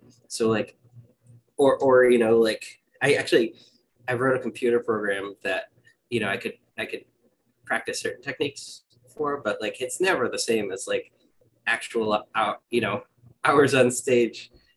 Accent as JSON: {"language": "English", "town": "Rehoboth", "region": "Massachusetts", "country": "United States", "tie": "born or raised there", "said": "so I grew up in Rehoboth, very close to Providence."}